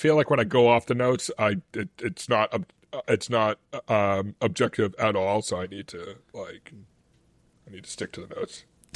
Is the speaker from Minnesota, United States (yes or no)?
no; Massachusetts, United States; Like, I'm from Massachusetts.